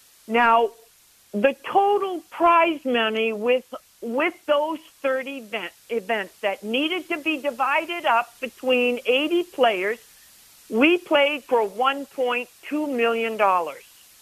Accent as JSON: {"language": "English", "region": "Massachusetts", "country": "United States", "tie": "born or raised there", "said": "being born and raised in Massachusetts, I only live, you know, 40 miles from the golf house."}